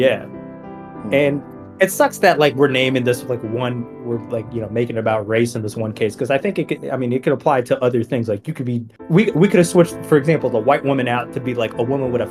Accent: United States; But that's a thing that I think, especially growing up in America, a lot of people, it's one of those things

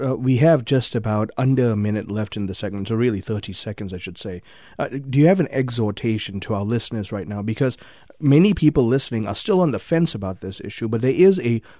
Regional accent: Malaysia; now in United States; Was Malaysian, I'm a proud American now.

